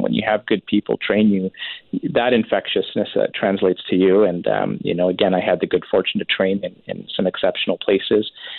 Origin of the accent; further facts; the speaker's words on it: Richmond, British Columbia, Canada; I grew up in Vancouver, in fact, Richmond specifically. My parents live in Surrey